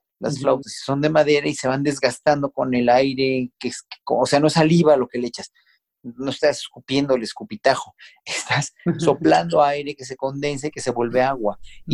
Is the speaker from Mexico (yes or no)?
yes; Mexico City, Mexico; Soy de aquí, de la Ciudad de México. Nací en la calle de Varsovia número 51, que hoy día eso era un hospital, y hoy día es una iglesia católica coreana.